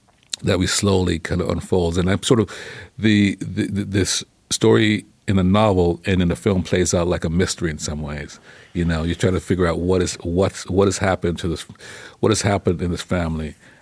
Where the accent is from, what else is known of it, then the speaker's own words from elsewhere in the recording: Toronto, Ontario, Canada; also born or lived in Jamaica; Well, I was born in Jamaica. I came to Canada. I came to Toronto, Canada, as an 11-year-old. I moved to a place called Regent Park. It was about that immigrant experience.